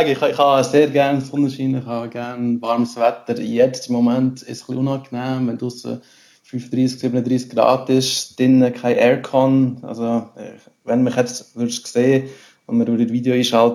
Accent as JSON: {"language": "German", "country": "Switzerland", "said": "Das ist das, was man sich so vorstellt, als Schweizer"}